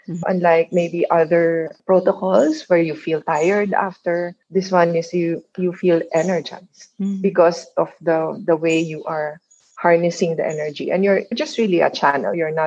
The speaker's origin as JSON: {"language": "English", "town": "Manila", "region": "Metro Manila", "country": "Philippines", "second_language": "English", "moved": "yes", "said": "I see a lot of potential because I came from Manila where that those products are in demand and very expensive."}